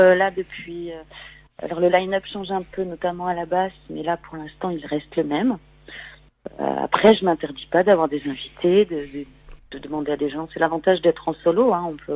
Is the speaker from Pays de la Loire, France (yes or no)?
yes; Nantes, Pays de la Loire, France; un autre chez moi à Nantes